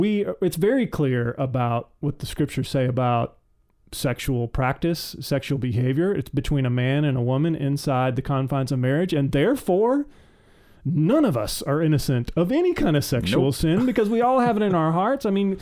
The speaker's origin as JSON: {"language": "English", "region": "Texas", "country": "United States", "tie": "born or raised there", "said": "I have a personal stake in it. I grew up in Texas."}